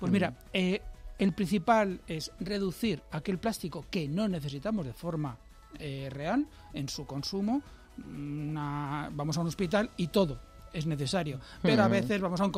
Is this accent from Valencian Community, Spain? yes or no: no; Valladolid, Castile and León, Spain; now in Madrid, Spain; Yo soy de Valladolid y cuando venía mi familia, claro, entonces el agua en Valladolid abrías el grifo